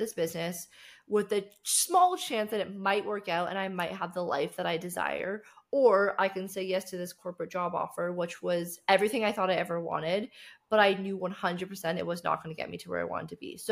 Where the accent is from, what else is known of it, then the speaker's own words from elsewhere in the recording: Canada; So I grew up in Canada, and I grew up in a very small town